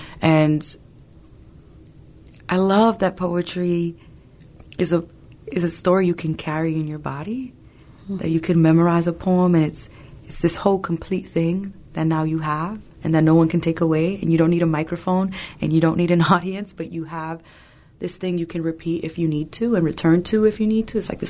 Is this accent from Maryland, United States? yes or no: no; New York City, New York, United States; I grew up in New York City where, like, I grew up seeing folks addicted to crack cocaine